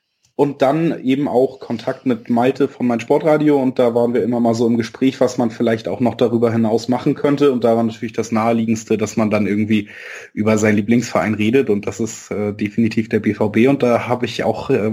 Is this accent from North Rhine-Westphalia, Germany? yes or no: no; Hamburg, Germany; born there; Ich bin in Hamburg geboren.